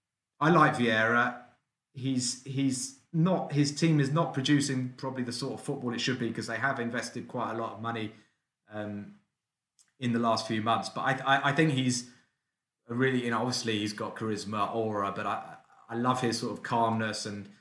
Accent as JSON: {"language": "English", "region": "England", "country": "United Kingdom", "said": "But, you know, as an Englishman, I'm like, I'd take these results, you know."}